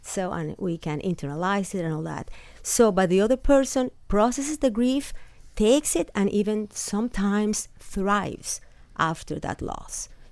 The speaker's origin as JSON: {"language": "English", "country": "Nicaragua", "said": "Well, yes, when I was 12, I lost my father. I'm from Nicaragua, and he died when we were living there."}